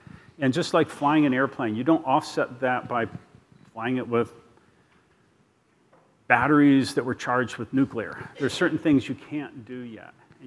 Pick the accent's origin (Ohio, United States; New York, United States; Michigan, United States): Ohio, United States; Lake States, again, since I grew up in Ohio, I'm not allowed to, at this point in the year, recognize the existence of that state that begins with an M.